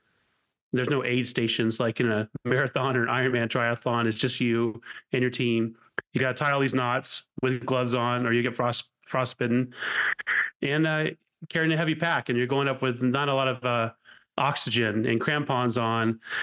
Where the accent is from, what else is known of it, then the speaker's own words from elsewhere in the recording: California, United States; I grew up in California, and we would take these pieces of cardboard and try to stand on the cardboard and slide down the mountain